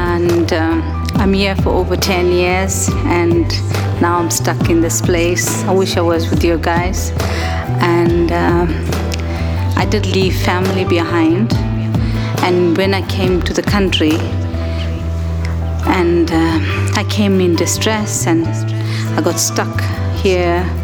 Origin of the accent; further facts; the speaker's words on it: South Africa; now in United Kingdom; I am South African.